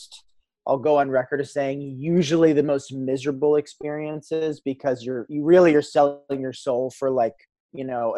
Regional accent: New York, United States; I got to, as the director, opt or vote my hometown to go shoot in. We shot in upstate New York.

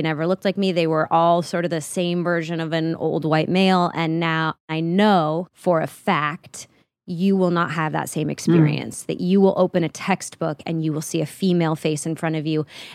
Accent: Detroit, Michigan, United States; born or raised there

